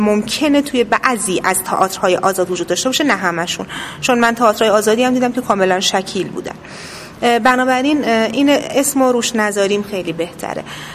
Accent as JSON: {"language": "Persian", "country": "Iran", "said": "من به عنوان یک ایرانی ترجیح میدم این باور رو داشته باشم"}